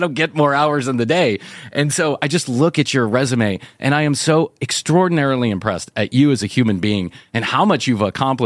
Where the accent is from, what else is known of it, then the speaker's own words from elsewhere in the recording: Chicago, Illinois, United States; moved away; I am, but I've been here for almost 30 years. So it's not like I just fell off the turnip truck